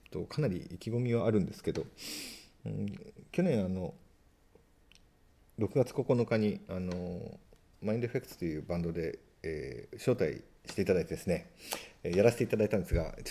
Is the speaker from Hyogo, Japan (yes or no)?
no; Yokote, Akita, Japan; 北県横手市